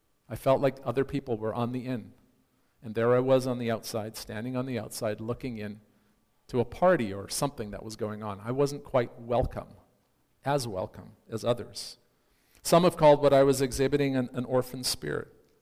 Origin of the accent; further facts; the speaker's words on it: Cape Town, Western Cape, South Africa; born there; I was born in South Africa, in Cape Town. under apartheid. I was, in their system, a person of mixed race.